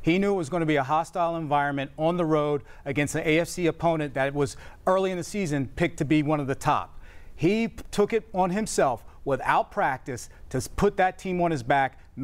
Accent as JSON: {"language": "English", "town": "Pittsburgh", "region": "Pennsylvania", "country": "United States", "said": "Yeah, I'm from Pitt."}